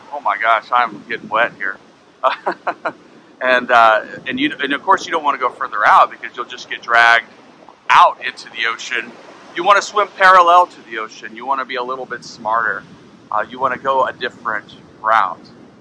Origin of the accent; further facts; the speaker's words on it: Oklahoma, United States; In my home state of Oklahoma, where I grew up, there was this little Washita River, very small river.